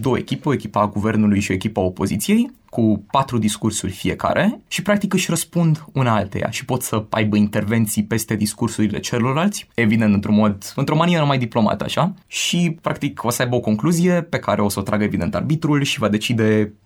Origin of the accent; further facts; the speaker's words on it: Cluj, Cluj County, Romania; și evident noi din Cluj